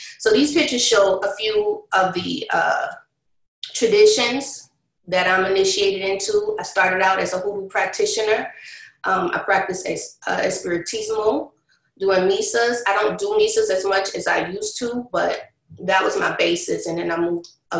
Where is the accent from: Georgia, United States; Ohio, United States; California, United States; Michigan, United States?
Georgia, United States; Savannah; Again, I'm from Savannah, Georgia, too.